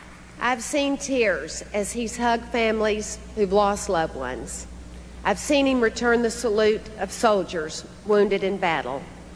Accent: Texas, United States; George and I grew up in West Texas, where the sky seems endless, and so do the possibilities.

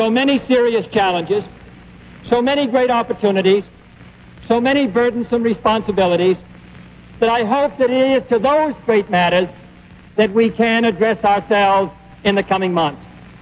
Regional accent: United States; my decisions on every public policy will be my own, as an American, as a Democrat, and as a free man.

